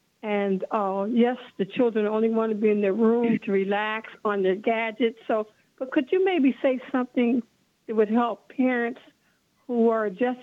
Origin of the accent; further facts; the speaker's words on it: Midwest, United States; I'm from the Midwest. So could you slow down?